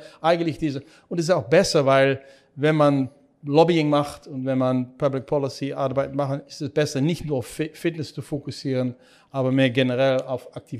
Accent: Netherlands; accent: Dutch; German is a second language; moved away as an adult; also born or lived in Chicago; ich bin Holländer, alle hören können wahrscheinlich an meinem Akzent.

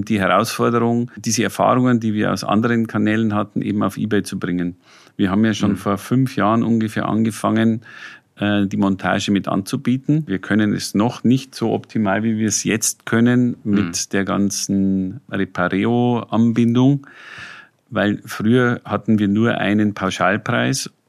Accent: Bavaria, Germany; also ich komme selber aus der Oberpfalz, sehr strukturschwache Gegend

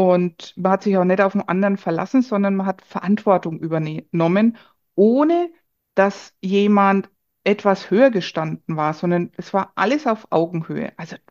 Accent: Würzburg, Bavaria, Germany; accent: Franconian; Man hört es an der Sprache, ich komme aus Würzburg, der fränkische Slang

